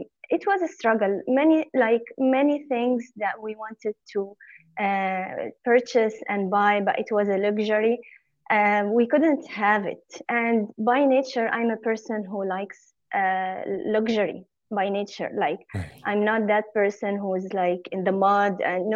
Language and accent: English; Egypt; So I was born in Egypt and I grew up in Egypt.